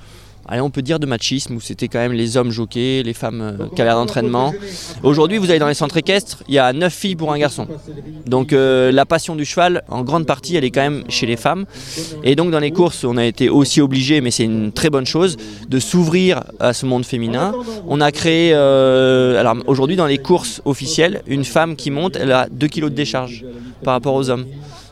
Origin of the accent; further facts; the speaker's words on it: Pays de la Loire, France; Alors moi je suis originaire de la campagne juste à côté, c'est pour ça que j'ai commencé chez Emmanuel ma carrière. Et puis la vie faisant, je suis installé à Châteaubriant, entre Rennes, Angers et Nantes, dans l'ouest